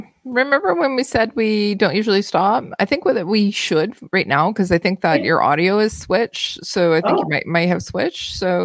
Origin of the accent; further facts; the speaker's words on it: Ontario, Canada; I'm from Ontario, where you get onto a wait list